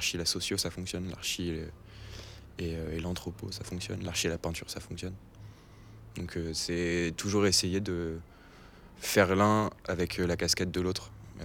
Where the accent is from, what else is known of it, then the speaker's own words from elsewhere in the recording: Lyon, Auvergne-Rhône-Alpes, France; une asso à Lyon, là d'où je viens.